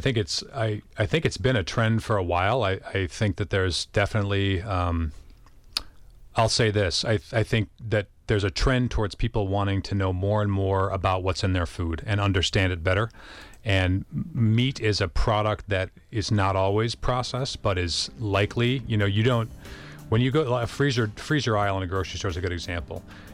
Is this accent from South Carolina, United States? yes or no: no; Indiana, United States; Like, I'm from Indiana, and you're talking to me about corn.